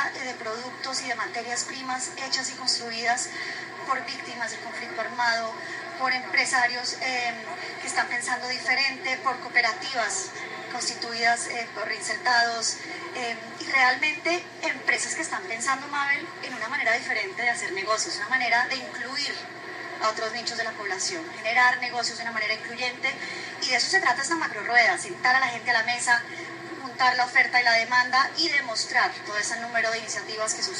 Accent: Colombia

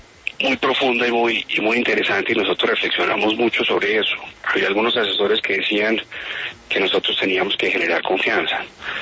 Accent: Colombia; nosotros estamos hoy como sociedad es esta profunda división que tenemos como colombianos y entre colombianos

